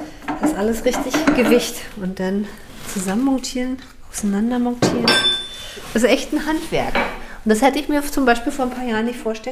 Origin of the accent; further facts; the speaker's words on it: Potsdam, Brandenburg, Germany; also born or lived in Hanover / Switzerland; Genau, beide stammen wir aus Brandenburg.